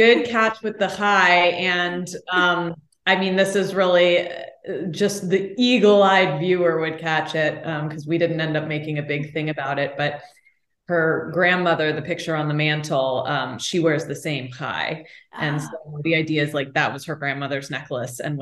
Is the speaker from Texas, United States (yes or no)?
yes; Austin, Texas, United States; I got to go home and shoot it in my hometown of Austin, Texas